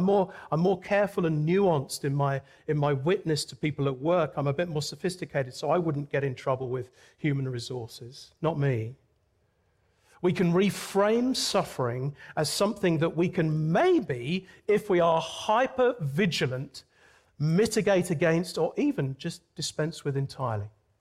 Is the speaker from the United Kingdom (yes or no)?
yes; United Kingdom; now in Florida, United States; because, you know, I'm a British guy.